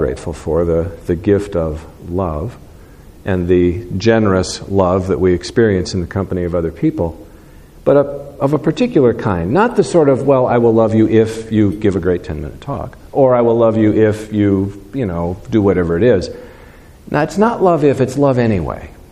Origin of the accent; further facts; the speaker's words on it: Midwest, United States; And I think I come from the Midwest, and especially in small towns up there, there's this sort of custom that you never lock your car